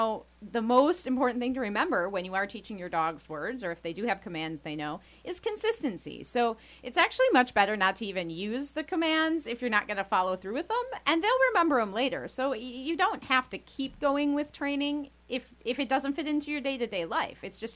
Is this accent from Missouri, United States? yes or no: no; Traverse City, Michigan, United States; I'm from Michigan, northern Michigan. It's the Lower Peninsula, little town called Traverse City. Bigger than here, but not a big city by any means.